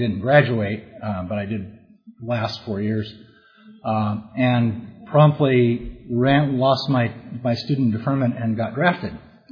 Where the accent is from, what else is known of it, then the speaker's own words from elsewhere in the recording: California, United States; I grew up here in Orange County. I grew up at the beach, and went to high school and college and all that right here in town, right here in Orange County.